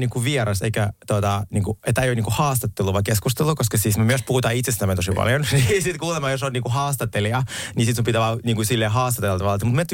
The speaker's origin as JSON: {"language": "Finnish", "town": "Helsinki", "region": "Uusimaa", "country": "Finland", "said": "Mä oon Malmin kartanosta kotoisin."}